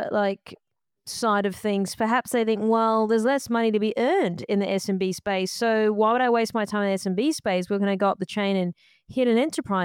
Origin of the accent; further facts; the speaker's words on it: Australia; now in United States; I'm obviously an Australian, I live in the US now